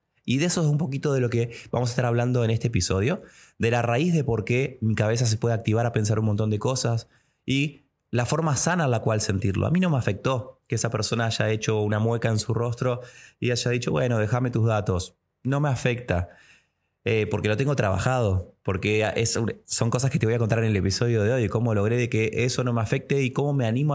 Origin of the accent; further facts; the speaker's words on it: Argentina; now in Mexico; le digo, soy de Argentina.